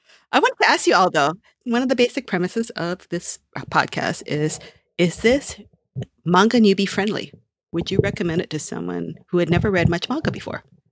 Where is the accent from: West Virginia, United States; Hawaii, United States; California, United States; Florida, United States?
Hawaii, United States; Honolulu; a lot of things in my hometown in Honolulu that had character and individuality get raised, you know, torn down and gets replaced by a Nike town.